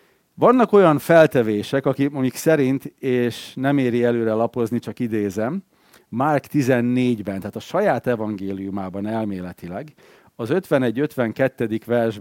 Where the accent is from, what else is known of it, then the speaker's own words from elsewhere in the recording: Vojvodina, Serbia; mivel délvidékről származom